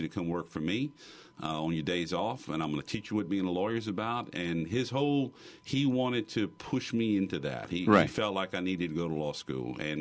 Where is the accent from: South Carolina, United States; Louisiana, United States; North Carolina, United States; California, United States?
Louisiana, United States; Grand Lake; I grew up in Grand Lake, Louisiana, which is in Cameron Parish, just south of Lake Charles.